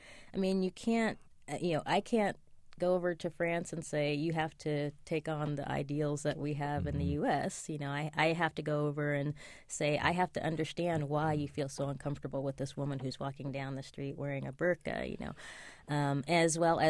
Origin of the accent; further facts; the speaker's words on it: United States; one of my added values as an American is I'm coming at this from, especially as an African American, throw that in, is that I'm coming at this from my own particular perspective.